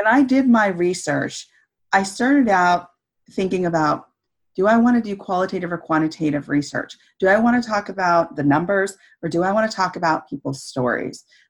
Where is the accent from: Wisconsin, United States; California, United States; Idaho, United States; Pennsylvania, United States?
California, United States; Santa Cruz; I'm from Northern California. I'm from like near the San Francisco, Monterey Bay area in Santa Cruz.